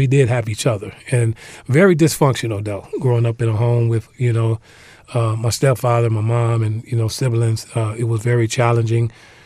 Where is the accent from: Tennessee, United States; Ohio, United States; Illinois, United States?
Illinois, United States; Waukegan; I grew up in the Illinois area, in the Wisconsin area. I grew up in Waukegan, Illinois. That is north of Chicago.